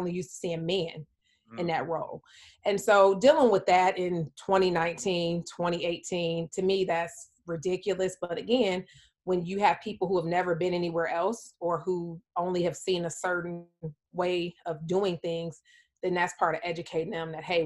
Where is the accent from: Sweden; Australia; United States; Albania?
United States; Detroit, Michigan; well, I'm from Detroit. I'm in the deep South.